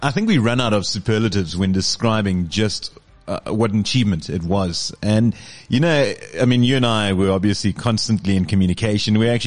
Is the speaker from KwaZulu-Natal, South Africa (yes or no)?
no; Port Elizabeth, Eastern Cape, South Africa; we went down to the Eastern Cape and went to my hometown, Port Elizabeth.